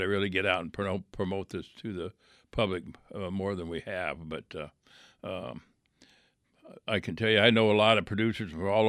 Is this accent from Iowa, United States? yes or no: yes; Iowa, United States; like when I grew up in Iowa, a lot of people had them outside